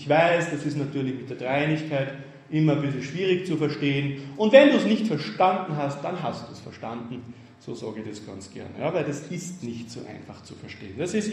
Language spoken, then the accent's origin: German; Tyrol, Austria; ich bin aus Tirol, ich habe sie nicht gesehen.